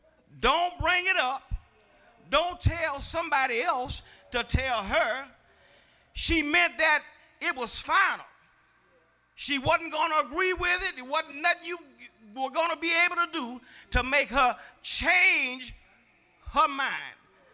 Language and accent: English; Woodside, United States; I thought I used to have a bad address growing up in Woodside.